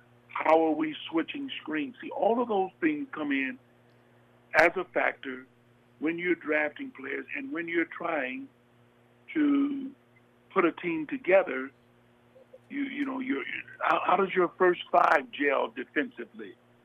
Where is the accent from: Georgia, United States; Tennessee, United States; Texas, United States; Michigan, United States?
Michigan, United States; and I was from Michigan, and away I went to New York.